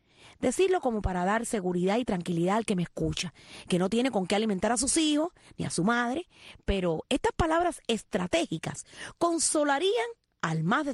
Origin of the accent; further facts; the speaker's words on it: Cuba; para demostrarle al mundo de lo que somos capaces los cubanos en estos momentos de falta de materia prima.